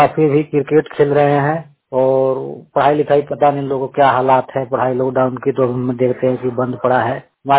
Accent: Jharkhand, India; मैं झारखंड पलामू डिस्ट्रिक्ट के निवासी हूँ। मैं भी गांव तुकबेरा से थोड़ी सी हाफ किलोमीटर दूरी पर हूँ।

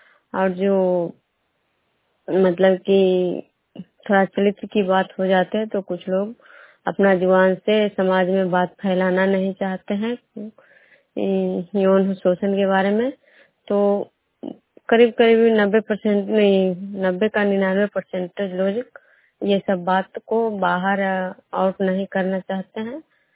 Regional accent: Vishnupur, Bihar, India; मैं विष्णुपुर ग्राम कजरा पंचायत नालंदा जिला नवनसा प्रखंड के निवासी हूँ।

